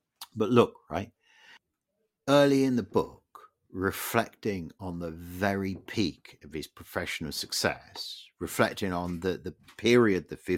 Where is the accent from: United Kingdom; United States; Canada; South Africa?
United Kingdom; And I guess as a British motor racing fan, I had encountered some of this side of Ferrari before